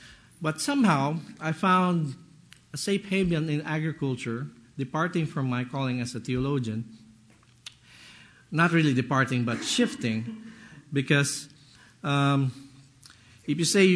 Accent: Luzon, Philippines; I am originally from Luzon, and I'm not from the Visayas.

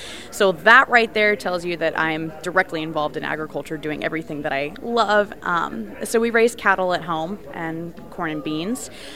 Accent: Wilcox, Nebraska, United States; I'm from Wilcox, Nebraska.

